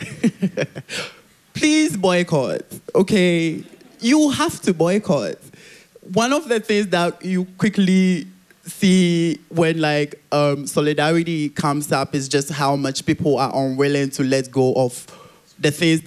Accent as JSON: {"language": "English", "country": "Ghana", "lives_now": "Switzerland", "said": "And I come from Ghana."}